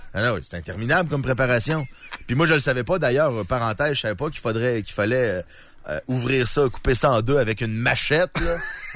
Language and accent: French; Lévis, Quebec, Canada; Nous autres, les deux, on vient de Lévis.